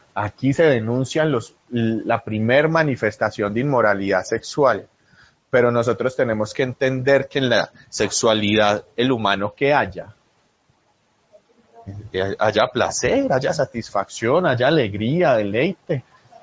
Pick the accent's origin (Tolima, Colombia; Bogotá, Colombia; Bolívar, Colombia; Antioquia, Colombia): Antioquia, Colombia; Es que yo soy franco y es que nosotros somos paisas y nosotros no nos quedamos callados.